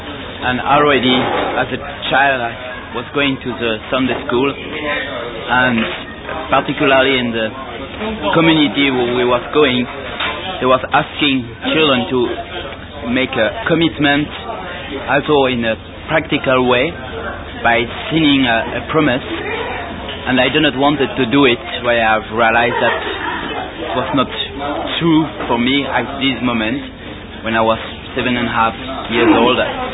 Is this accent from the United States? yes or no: no; Switzerland; first language French; English is a second language; I come from Switzerland, French-speaking, and I'm now 10 months on the ship as the ship electrician.